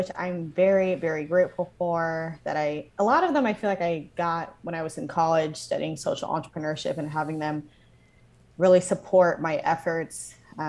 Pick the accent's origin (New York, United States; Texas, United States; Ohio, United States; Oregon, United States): Ohio, United States; Columbus; I am from Columbus originally. My parents are Nigerian. They were born and raised in Nigeria, and I was born in Columbus, Ohio, but I still identified as a proud Nigerian American.